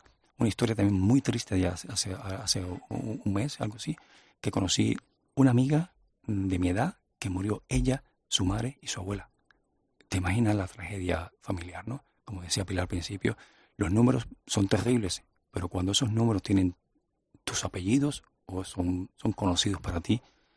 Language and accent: Spanish; Cuba; moved away as an adult; now in Spain; soy cubano, saben, soy muy español, ya llevo más de la mitad de mi vida aquí en España, y hablaste de mi formación en Cuba